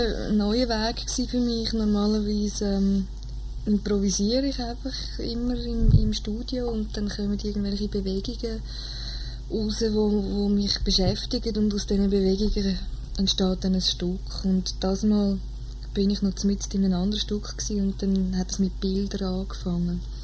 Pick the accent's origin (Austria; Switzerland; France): Switzerland; Zürich, Zurich; also born or lived in New York, United States; Ja, ich bin aus Zürich und arbeite seit etwa 4-5 Jahren hier in Zürich